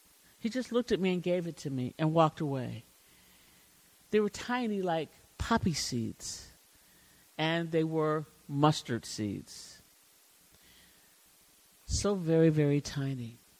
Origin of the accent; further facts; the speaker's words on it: Chicago, Illinois, United States; these examples are outside of my experience growing up in Chicago.